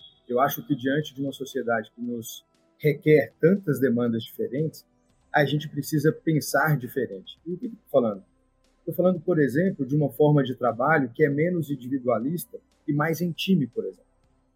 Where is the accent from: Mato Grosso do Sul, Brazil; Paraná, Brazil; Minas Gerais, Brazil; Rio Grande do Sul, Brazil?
Minas Gerais, Brazil; Lagoa Santa; born there; eu também nasci em uma cidade do interior de Minas, nasci em Lagoa Santa.